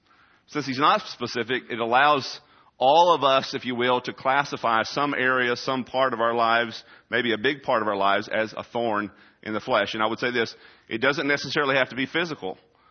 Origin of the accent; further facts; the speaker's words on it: Texas, United States; even though I am from Texas.